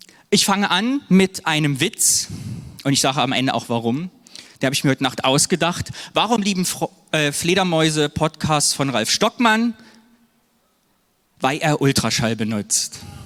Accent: Cologne, North Rhine-Westphalia, Germany; Ich bin ja Kölner, schwuler Mann und CSD spielt in meinem Leben eine Rolle.

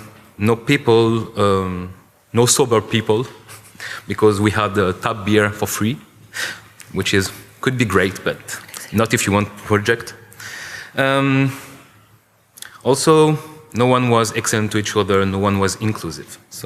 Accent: Paris, Île-de-France, France; I'm from Paris.

